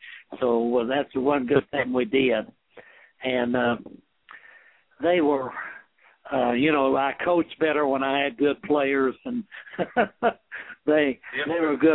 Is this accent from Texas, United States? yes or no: yes; Perryton, Texas, United States; Yes, I grew up in Perryton, and then I got the first scholarship at Texas Tech